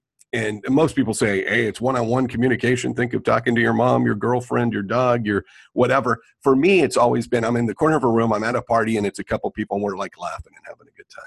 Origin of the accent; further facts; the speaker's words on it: Chico, California, United States; Grew up yeah. in Chico.